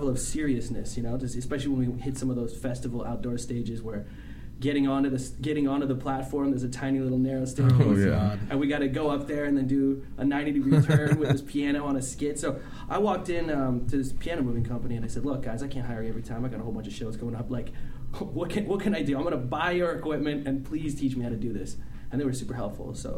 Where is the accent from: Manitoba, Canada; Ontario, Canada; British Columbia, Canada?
Ontario, Canada; London; moved away as an adult; also born or lived in Toronto; now in Montreal, Canada; I grew up in London, Ontario, which is a city about 300,000 people between Detroit and Toronto geographically.